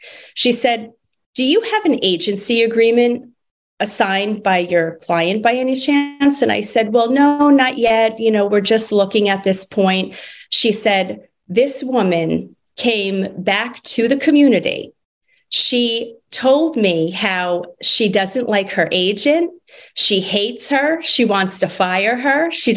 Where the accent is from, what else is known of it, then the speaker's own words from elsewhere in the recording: New Jersey, United States; No offense to New Yorkers. I'm originally from Jersey, so no offense.